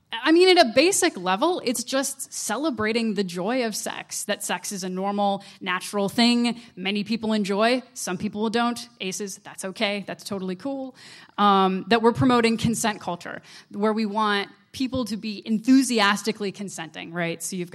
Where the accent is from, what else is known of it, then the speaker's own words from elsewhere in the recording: Midwest, United States; I grew up in the Midwest, and of course, these days you get a lot of abstinence-only programs